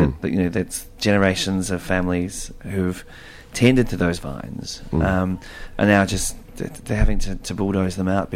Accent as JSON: {"language": "English", "town": "Redcliffs", "region": "Victoria", "country": "Australia", "tie": "born or raised there", "said": "That is my hometown, or very close to. I'm a Redcliffs boy"}